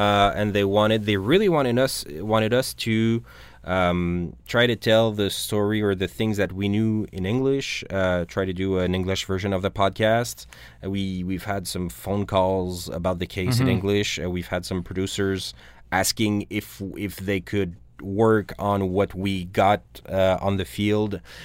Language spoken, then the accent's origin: English; Canada; Yeah. So he wasn't too sure how to deal with us, and we're Canadian, so it's not the same approach.